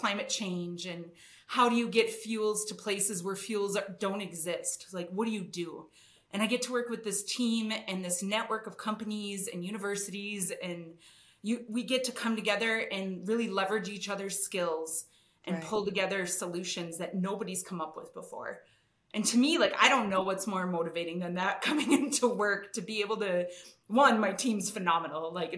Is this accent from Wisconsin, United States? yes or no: yes; Wisconsin, United States; moved away as an adult; I'm originally from Wisconsin, if you can't hear it in my accent. I haven't lived there for, I don't know, I left when I was like 18, but it just stays with you once you're from there. I'm from a pretty small town.